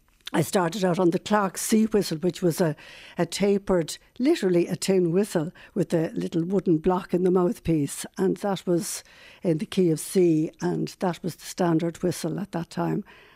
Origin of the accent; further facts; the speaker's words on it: Shankill, Leinster, Ireland; also born or lived in Booterstown; I was born in Shankill and then we spent a lot of time in Booterstown.